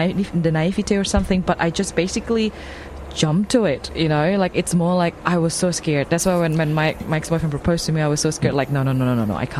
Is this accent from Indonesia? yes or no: yes; Jakarta, Indonesia; now in France; I was originally from Indonesia, Jakarta.